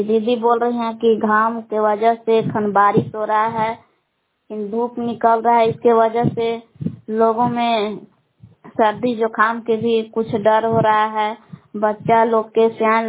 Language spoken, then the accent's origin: Hindi; Belgaum, Karnataka, India; बेलगांव का निवासी हूँ।